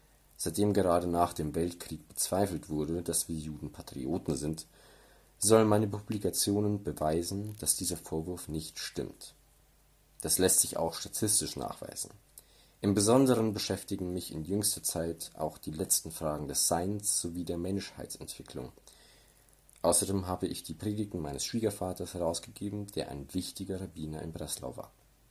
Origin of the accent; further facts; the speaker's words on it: Hungary; moved away as an adult; now in Bamberg, Germany; wurde am 10. Juni 1857 in Nitra, einer Stadt in Ungarn, geboren. Bis zu meinem 18. Lebensjahr besuchte ich das Gymnasium in meiner Heimatstadt, wo ich den traditionellen jüdischen Unterricht besuchte.